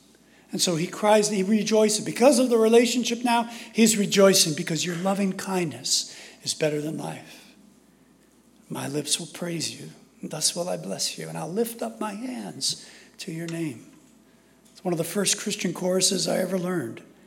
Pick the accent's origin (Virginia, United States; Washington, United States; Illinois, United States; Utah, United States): Illinois, United States; Chicago; As a kid growing up in Chicago during the hot, humid summers